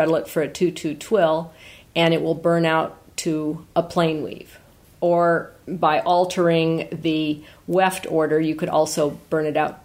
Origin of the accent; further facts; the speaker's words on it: United States; Well, I'm an American. I say Devoray.